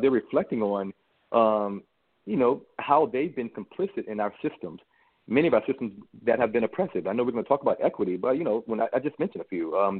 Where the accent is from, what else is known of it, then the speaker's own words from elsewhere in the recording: Virginia, United States; As an African-American man with a lived experience that, you know, growing up in Central Virginia in a very rural community